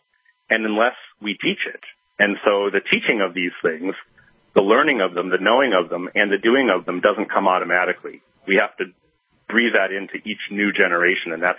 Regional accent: Minnesota, United States; I grew up in Minnesota, so it feels kind of like being home.

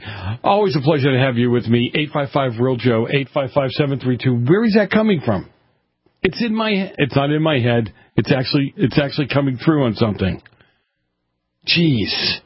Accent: Boston, Massachusetts, United States; some of you know that I grew up in Boston. And I grew up in a part of Boston that was very violent back in the 70s.

